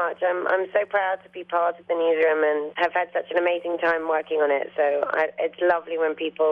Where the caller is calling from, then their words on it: New York City, New York, United States; Well, my own room in Brooklyn. We live in Brooklyn, so it's actually very painless.